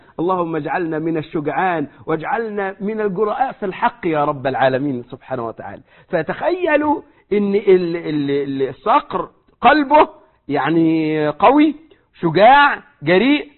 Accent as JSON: {"language": "Arabic", "country": "Egypt", "said": "عندنا في مصر يقول لك إيه، يطق يموت، ينفجر يموت"}